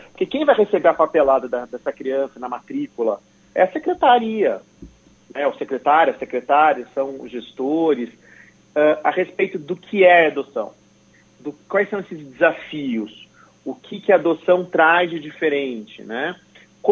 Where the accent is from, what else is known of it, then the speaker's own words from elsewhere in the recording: Santos, São Paulo, Brazil; eu estudei em semi-internato em Santos, eu sou de Santos